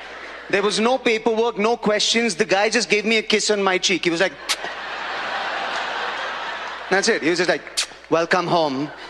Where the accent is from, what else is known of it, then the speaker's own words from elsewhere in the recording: India; I'm Indian.